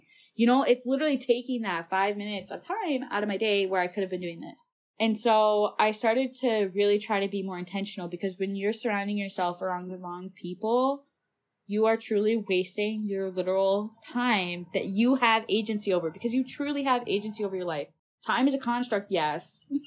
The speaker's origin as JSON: {"language": "English", "region": "Michigan", "country": "United States", "said": "And like I said, I'm from the Upper Peninsula, which is pretty conservative."}